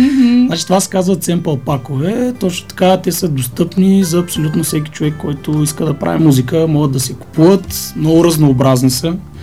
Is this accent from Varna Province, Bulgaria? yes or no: no; Silistra, Silistra Province, Bulgaria; аз бях много малък, така в моя роден град, който е Силистра